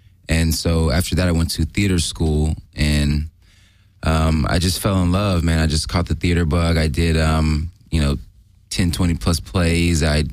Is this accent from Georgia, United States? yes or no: yes; Atlanta, Georgia, United States; now in Los Angeles, United States; And I'm originally from Atlanta, so... this is all taking place there